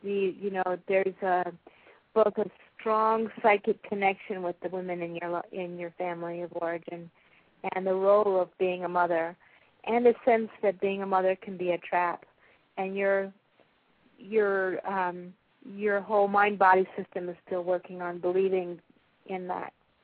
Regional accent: Haiti; I'm from Haiti.

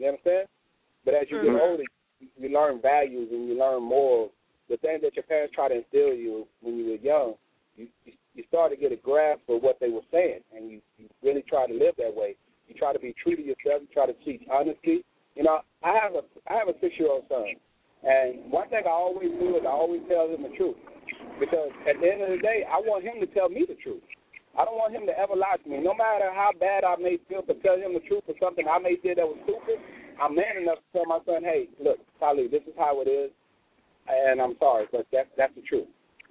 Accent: the South, United States; To me personally, I'm from the South

